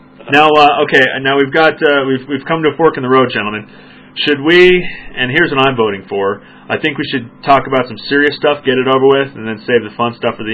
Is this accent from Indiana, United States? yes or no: no; Phoenix, Arizona, United States; I am from the Valley, though. I'm from Phoenix, and that place is just, it's utopia.